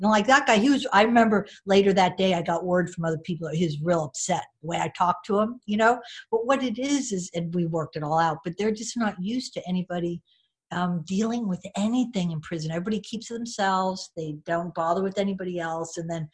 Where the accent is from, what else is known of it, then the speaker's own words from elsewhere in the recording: San Francisco, California, United States; I'm Arab and I'm from San Francisco, born and raised, and there's so much diversity there.